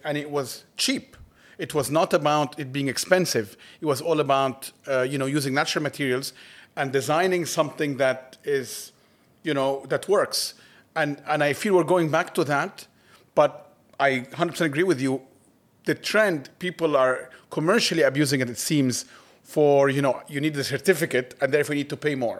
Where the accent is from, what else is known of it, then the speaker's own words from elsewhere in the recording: Egypt; I grew up in Egypt, as you know